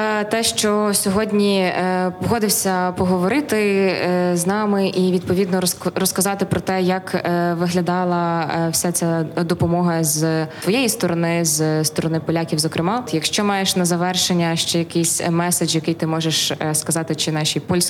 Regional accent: Chervonohrad, Lviv Oblast, Ukraine; і я з Червонограда.

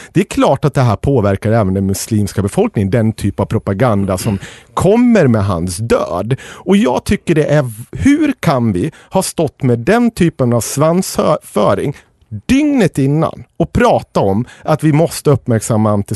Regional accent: Sweden; born there; jag inte varken känner mig eller identifierar mig som kristen. Däremot är jag född här och döpt, så jag är ju uppenbarligen kristen.

